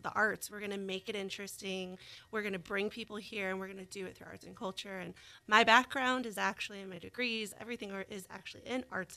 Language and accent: English; Tallahassee, Florida, United States; So I'm actually from the Tallahassee area.